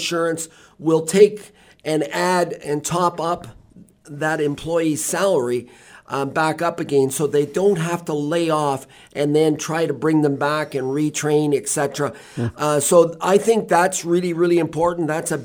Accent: Canada; yes, we are Canadian and we're proud to stand beside our flag.

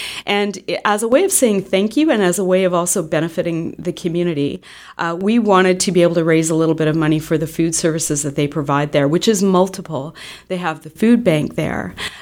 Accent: Stratford, Ontario, Canada; I was born and raised in Stratford

